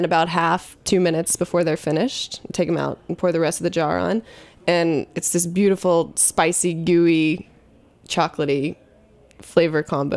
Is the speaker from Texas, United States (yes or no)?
yes; Texas, United States; I'm from Texas. We don't play around with heat down there.